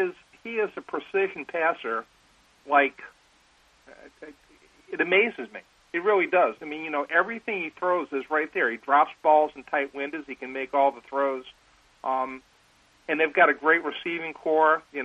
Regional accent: New Orleans, Louisiana, United States; now in Pennsylvania, United States; Southeastern Pennsylvania for 35 years, but I'm always going to be a New Orleanian. That's my hometown

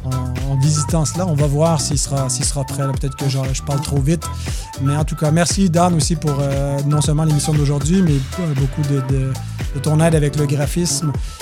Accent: Quebec, Canada; pour revenir dans notre belle province, chez nous, au Québec

